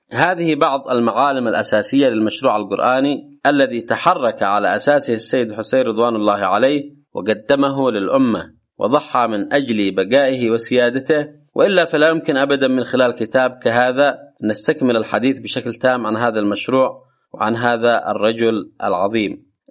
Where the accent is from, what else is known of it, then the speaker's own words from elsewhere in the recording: Yemen; على مستوى بلدنا اليمن